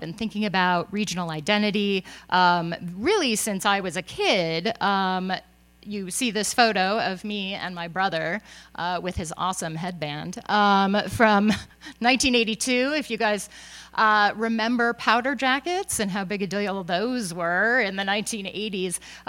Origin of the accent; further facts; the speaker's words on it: Denver, Colorado, United States; but then I turned back to the West, to my home place. I grew up outside of Denver